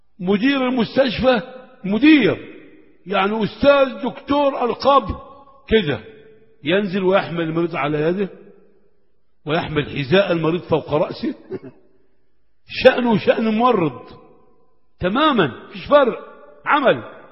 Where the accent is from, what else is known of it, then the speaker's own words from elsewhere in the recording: Egypt; لا آمن في بلدي مصر